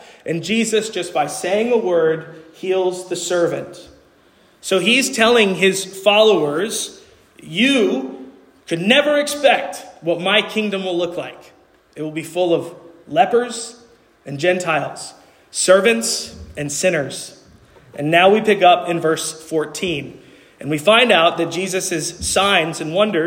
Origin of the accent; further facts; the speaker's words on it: New York City, New York, United States; Growing up in New York City in a largely Roman Catholic environment, I would often accompany my dad on pastoral visits to nursing homes and hospitals and the like.